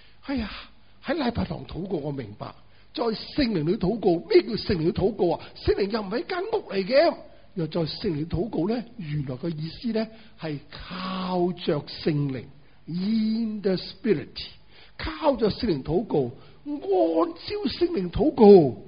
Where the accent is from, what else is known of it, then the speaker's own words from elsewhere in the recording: Guangdong, China; 呢、這个我哋广东人个讲法，瞓觉就叫同周公倾计。